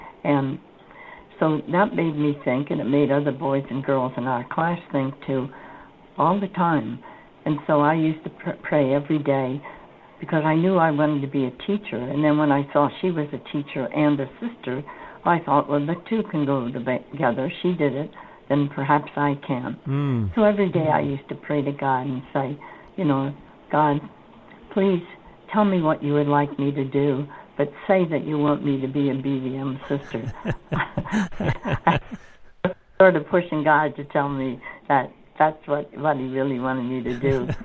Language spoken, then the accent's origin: English; San Francisco, California, United States; born there